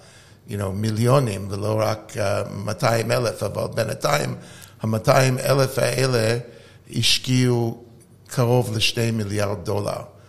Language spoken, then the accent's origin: Hebrew; California, United States; אני גדלתי בבית פוליטית, בחוף המערבי שבקליפורניה, בארצות הברית